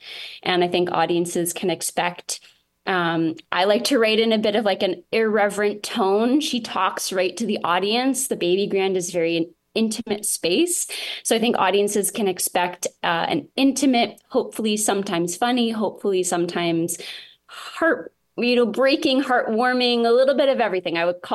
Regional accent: Kingston, Ontario, Canada; also born or lived in Toronto; I do teach in Kingston and I'm from Kingston originally, but I spent most of my like young, you know, university and about 10 years after that in Toronto. So I just moved back in the pandemic.

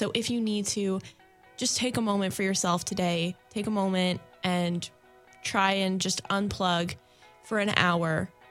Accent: Canada; Even though we are Canadian, that doesn't mean that it doesn't affect us.

